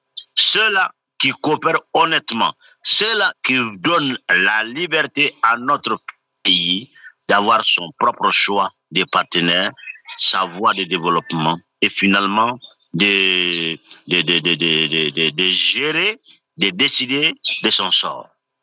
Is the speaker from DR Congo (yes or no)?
no; Mali; ce n'est pas parce que je suis malien